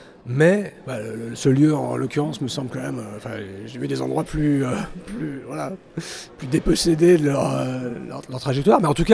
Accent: France; Évidemment, moi je suis français aussi, je suis franco-suisse

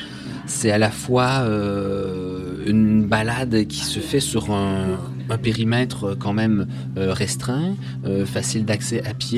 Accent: Quebec, Canada; accent: Quebec French; Avec mon petit accent québécois, basé aussi sur la métropole

